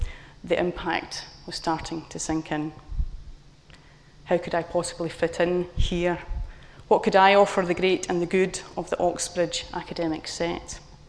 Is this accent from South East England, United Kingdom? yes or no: no; Scotland, United Kingdom; However, I had a secret weapon. I'm Scottish. We blether.